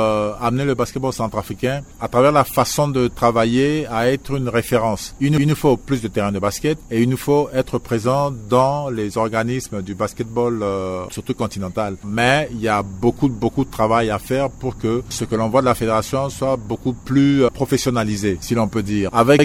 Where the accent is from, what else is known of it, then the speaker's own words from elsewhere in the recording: Central African Republic; Le but principal, c'est quelque chose pour laquelle je suis très fier en tant que centrafricain et en tant que ex-fauve et joueur de basketball centrafricain.